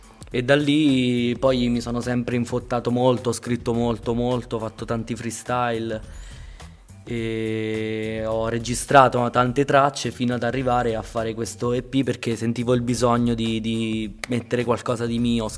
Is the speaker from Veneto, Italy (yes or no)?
no; Ascoli Piceno, Marche, Italy; vengo da Ascoli Piceno, ho 21 anni